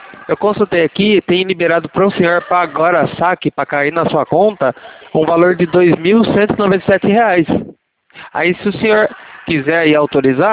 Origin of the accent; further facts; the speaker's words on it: Sorocaba, São Paulo, Brazil; DDD é 15, que eu sou de Sorocaba.